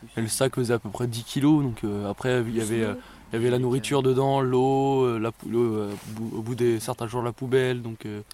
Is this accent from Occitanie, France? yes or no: no; Auvergne-Rhône-Alpes, France; Donc, on vient du plateau de Retort dans l'Ain.